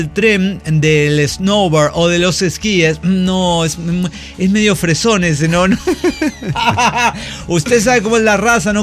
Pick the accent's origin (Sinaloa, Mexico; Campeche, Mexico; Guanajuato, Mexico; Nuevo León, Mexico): Nuevo León, Mexico; Monterrey; Bueno, yo que vengo de Monterrey, pero para mí la nieve era el helado que comprábamos